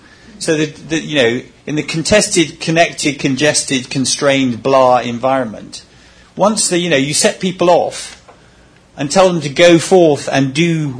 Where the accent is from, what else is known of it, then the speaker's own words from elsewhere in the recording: United Kingdom; you're understanding me better than the ladies and gentlemen from America, just because we're British, perhaps.